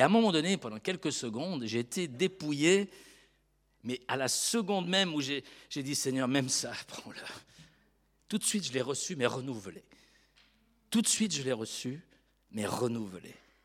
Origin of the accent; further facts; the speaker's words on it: Switzerland; now in France; je suis suisse, mais quelque part je suis français d'adoption